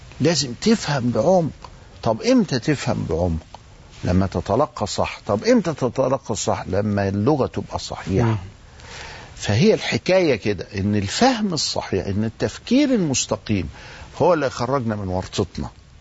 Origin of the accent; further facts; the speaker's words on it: Egypt; يا جماعة إحنا مصريين ودلوقتي في عصر جديد